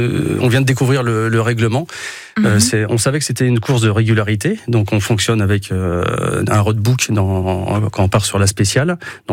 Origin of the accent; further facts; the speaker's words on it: Centre-Val de Loire, France; comme on vient du Véron